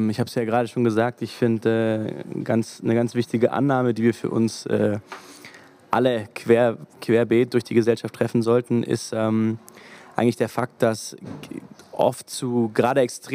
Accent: Heilbronn, Baden-Württemberg, Germany; Ich komme aus Heilbronn.

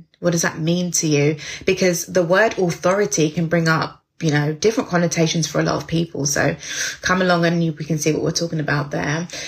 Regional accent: United Kingdom; British. I'm so British. British summertime.

